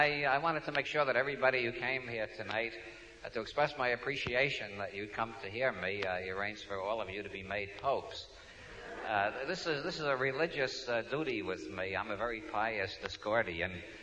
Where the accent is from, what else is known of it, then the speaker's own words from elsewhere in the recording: New York, United States; As you can tell from my accent, I come from New York. And people from New York, we all have this attitude